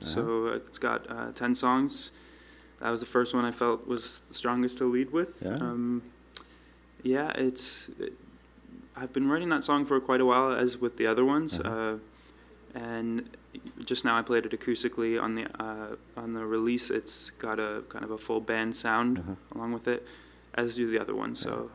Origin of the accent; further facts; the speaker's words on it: Toronto, Ontario, Canada; I came from Toronto this morning and when I was born. I've always lived in Toronto, West End.